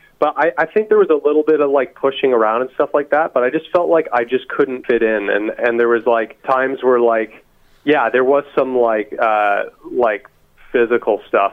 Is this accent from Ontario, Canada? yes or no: yes; Ajax, Ontario, Canada; now in Whitby, Canada; I was born in Ajax, Ontario, and I've basically just kind of stayed in this area my whole life. I moved to Whitby and then Oshawa and then back to Whitby again. And that's where I'm at now.